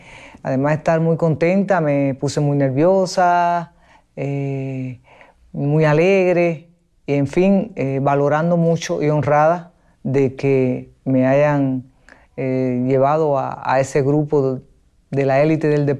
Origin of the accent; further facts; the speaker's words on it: Baracoa, Guantánamo, Cuba; yo soy de un lugar muy, muy lejano de aquí respecto a la capital. Yo soy de Baracoa, Guantánamo. Es un lugar muy apartado.